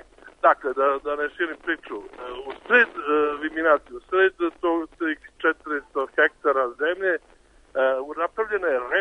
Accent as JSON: {"language": "Serbian", "town": "Požarevac", "region": "Southern and Eastern Serbia", "country": "Serbia", "tie": "born or raised there", "said": "ja sam rodom Požarevljanin. Ja dok sam odrastao, ja sam često trčkarao po tim livadama"}